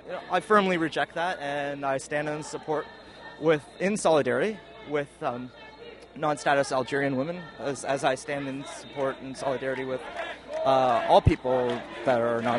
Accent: Toronto, Ontario, Canada; I come from Toronto.

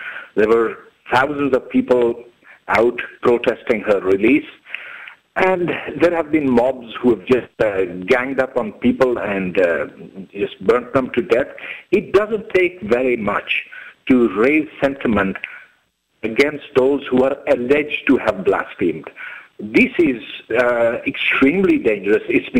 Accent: Karachi, Sindh, Pakistan; The issue of blasphemy wasn't very much around when I was growing up in Karachi.

